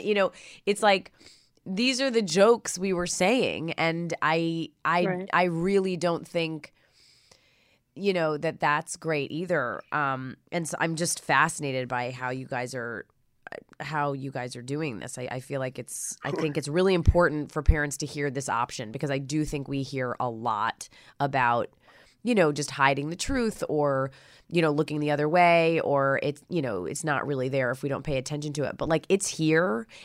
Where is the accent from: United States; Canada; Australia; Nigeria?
United States; New York; now in Los Angeles, United States; I grew up in New York also, and I am very afraid.